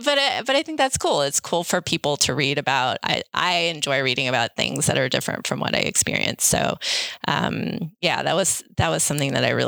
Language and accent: English; Saudi Arabia; when I was growing up in Saudi Arabia.